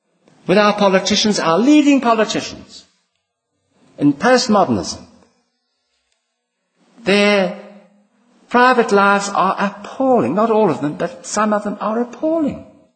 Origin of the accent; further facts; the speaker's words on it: South Africa; born there; And as a South African born, I can't understand this fox thing either.